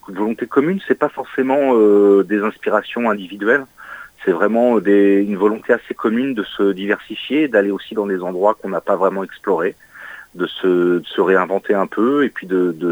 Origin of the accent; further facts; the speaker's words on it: Tours, Centre-Val de Loire, France; born there; moi-même, je suis né à Tours, si j'y habite plus depuis quelques années